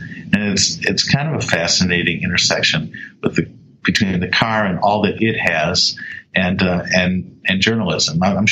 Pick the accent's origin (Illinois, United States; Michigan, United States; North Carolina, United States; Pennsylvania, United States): Michigan, United States; Detroit; So I grew up in Detroit and, right off of Woodward Avenue, M1, the first paved road in America